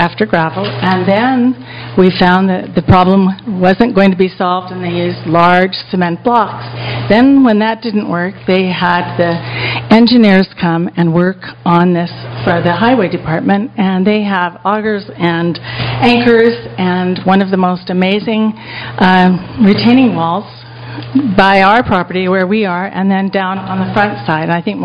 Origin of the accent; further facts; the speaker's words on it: Bellevue, Washington, United States; I grew up in Bellevue. I understand how we're always doing this paradoxical balance